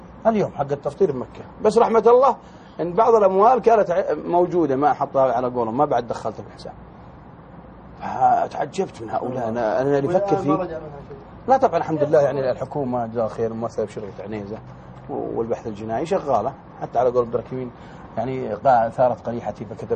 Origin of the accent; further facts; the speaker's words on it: Unaizah, Al-Qassim, Saudi Arabia; من الدمام العنيزه ديرتنا خصوصا رمضان